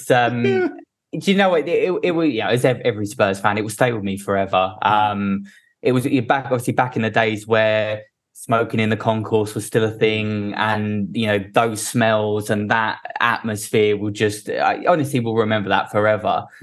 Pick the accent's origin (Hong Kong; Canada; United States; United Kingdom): United Kingdom; East of England; accent: Essex; you could hear my Essex accent a mile away.